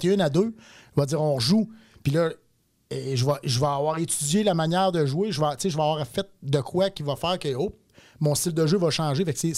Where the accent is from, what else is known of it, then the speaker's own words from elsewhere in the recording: Beauport, Quebec, Canada; moi, je suis de Beauport. J'ai dit, je vais m'ouvrir à Beauport. Je suis de la place.